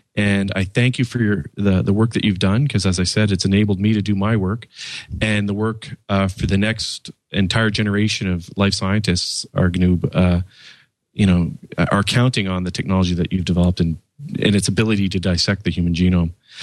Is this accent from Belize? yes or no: no; Canada; now in United States; I'm Canadian. I'm working in the United States.